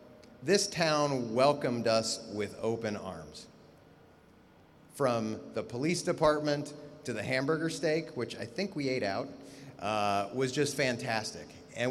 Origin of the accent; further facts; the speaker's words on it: Columbus, Ohio, United States; I'm from Ohio, from Columbus, Ohio.